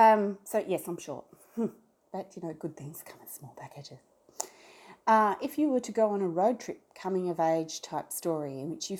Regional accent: Australia; I'm an Australian. We don't have Kool-Aid here.

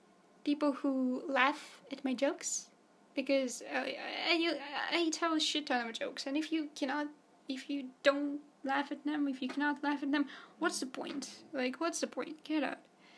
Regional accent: Russia; Because I come from Russia and many people are ignorant here

